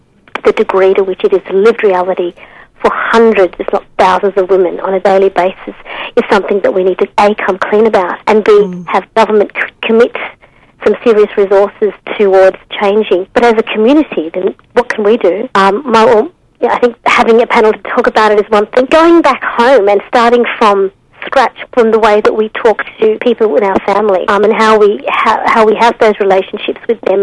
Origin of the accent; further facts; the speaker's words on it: Australia; which as Australian women we're all discussing